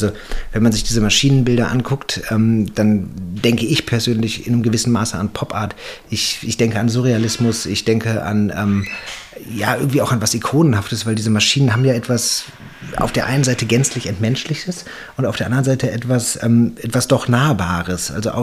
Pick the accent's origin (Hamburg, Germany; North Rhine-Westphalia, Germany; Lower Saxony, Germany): North Rhine-Westphalia, Germany; Dortmund; Also als Dortmunder und dementsprechend Ruhrgebietler hat man